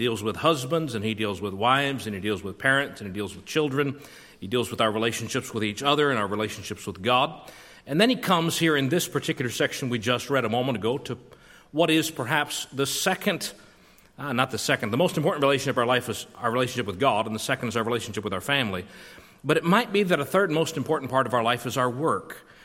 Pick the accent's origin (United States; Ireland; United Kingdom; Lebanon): United States; Youngstown, Ohio; I grew up in the Youngstown area. My father pastored the First Baptist Church of McDonald, Ohio for 18 years. I was born there in St. Elizabeth's Hospital in Youngstown and lived there until I was a senior in high school.